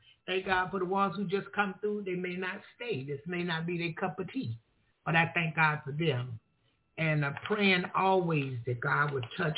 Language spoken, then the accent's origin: English; United States; I'm from America. Y'all know I stay in my lane.